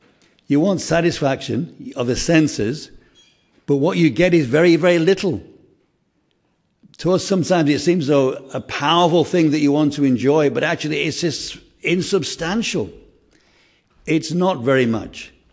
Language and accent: English; England, United Kingdom; Of course, we're from England. We're very happy when there's a sun.